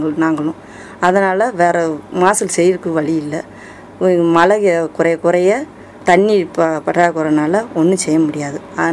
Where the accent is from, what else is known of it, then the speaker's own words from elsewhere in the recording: Karisal Kulam, Tamil Nadu, India; எங்களோட சொந்த ஊரில் கரிசல் குளம், அந்த ஊரில் வந்து கரும்பு தோட்டம் தான் நாங்கள் முக்கியமாக கரும்பு போடுவோம்